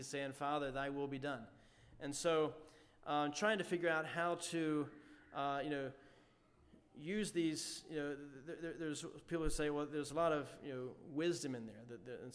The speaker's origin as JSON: {"language": "English", "town": "Harrisburg", "region": "Pennsylvania", "country": "United States", "tie": "born or raised there", "said": "I had a neighbor growing up in Harrisburg."}